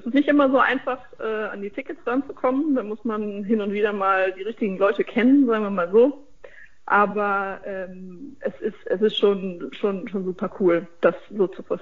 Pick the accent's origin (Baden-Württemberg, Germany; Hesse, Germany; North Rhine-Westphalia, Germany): Hesse, Germany; Na, als Hessin kann es nur die Eintracht sein.